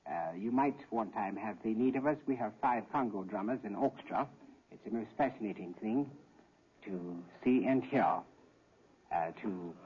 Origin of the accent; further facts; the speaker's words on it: East St. Louis, Illinois, United States; born there; I was born in East St. Louis, or East St. Louis, Illinois.